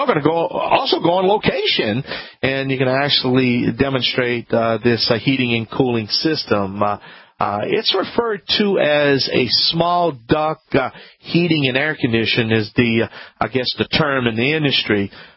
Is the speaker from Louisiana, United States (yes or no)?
yes; Louisiana, United States; accent: Cajun